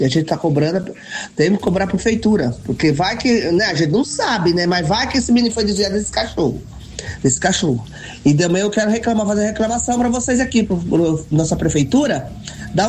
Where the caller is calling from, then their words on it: Maravilha, Brazil; Sou aqui de Maravilha.